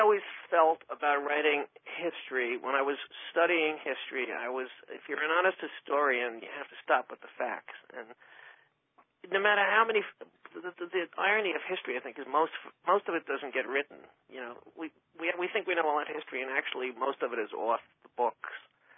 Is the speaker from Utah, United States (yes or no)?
no; Bronx, New York, United States; Growing up in the Bronx, we had three Catholic colleges, Fordham, Manhattan